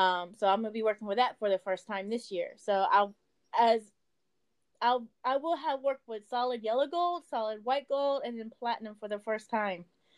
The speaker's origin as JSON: {"language": "English", "town": "Shreveport", "region": "Louisiana", "country": "United States", "said": "I'm from Shreveport, so that's"}